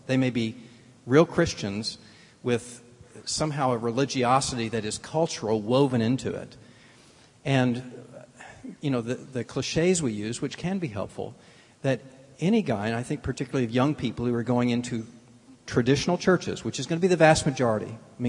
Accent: the South, United States; I was raised in the South.

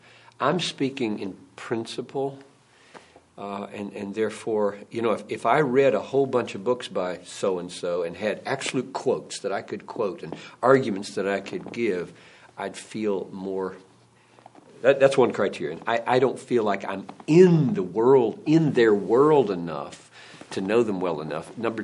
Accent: United States; I'm an American, right?

